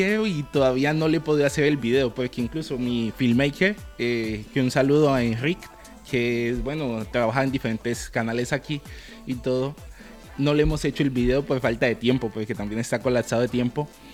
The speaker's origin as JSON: {"language": "Spanish", "country": "Colombia", "said": "pues en mi país, en Colombia, de pronto pues me van a reconocer"}